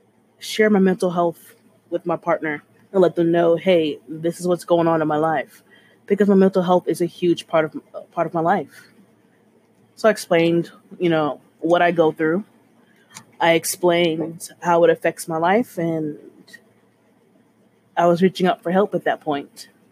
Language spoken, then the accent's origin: English; Texas, United States; Like I said … I'm a Texan in my late 20s.